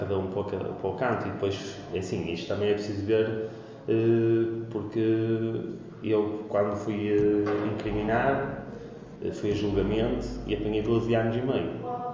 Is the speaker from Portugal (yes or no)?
yes; Portugal; Sou português.